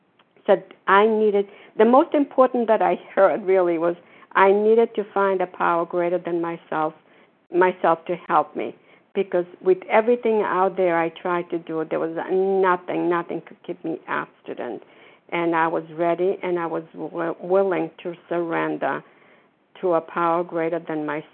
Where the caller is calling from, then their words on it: Florida, United States; I'm calling from Florida.